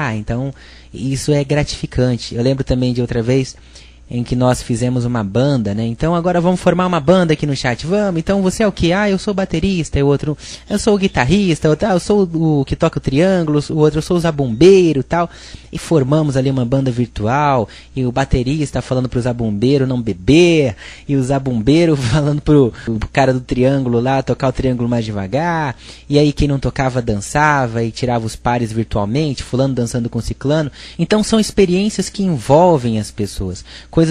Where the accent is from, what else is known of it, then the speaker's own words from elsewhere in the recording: Ribeirão Preto, São Paulo, Brazil; eu tenho atualmente 24 anos, sou paulistano, nasci na capital, onde residi até 9 anos, depois mudei com minha família para Ribeirão Preto, onde nós estamos até os dias atuais.